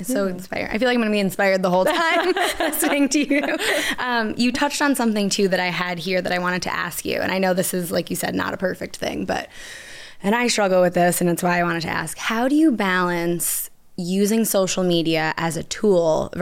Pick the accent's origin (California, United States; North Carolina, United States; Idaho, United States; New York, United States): New York, United States; also born or lived in Boston; I mentioned I'm from New York. And when I first moved here, like, and even being in Boston, like, no one smiled on the street.